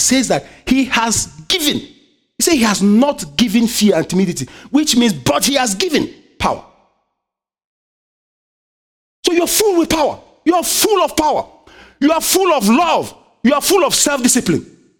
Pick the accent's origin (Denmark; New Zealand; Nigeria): Nigeria; I have a friend in my high school. And then one day, secondary school, we call it where I grew up in Nigeria.